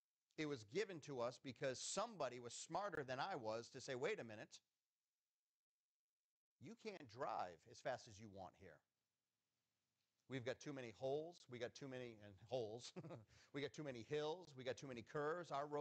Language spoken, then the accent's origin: English; Boston, Massachusetts, United States; born there; also born or lived in New York / New Hampshire; I was born in Boston. I've lived in New York, New Hampshire, but mostly I've lived in Massachusetts.